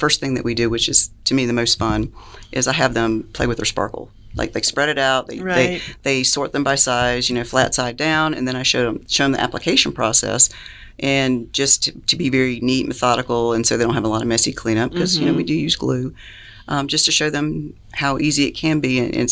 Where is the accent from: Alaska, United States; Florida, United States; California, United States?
Florida, United States; Jacksonville; born there; I was born in Jacksonville.